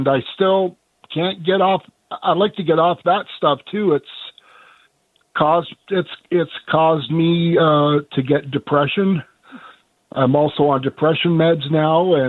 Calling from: Brantford, Ontario, Canada; like I'm calling from Brantford

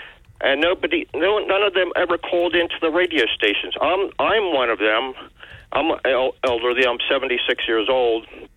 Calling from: Egg Harbor Township, New Jersey, United States; from Egg Harbor Township.

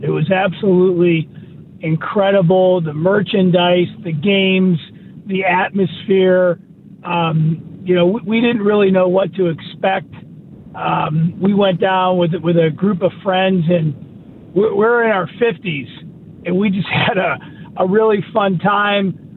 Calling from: Pine Richland, Pennsylvania, United States; Hey, Larry, from Pine Richland.

